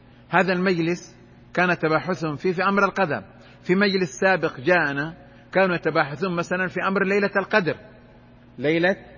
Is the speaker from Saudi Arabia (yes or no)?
yes; Mecca, Makkah Province, Saudi Arabia; مثل ما يقولوا عندنا في مكة